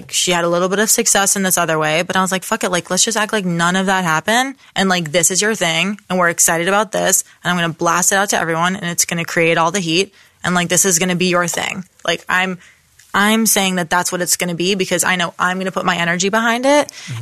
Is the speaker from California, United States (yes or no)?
no; Florida, United States; growing up reading the trades, like I'm from Florida, but I would go to like Books a Million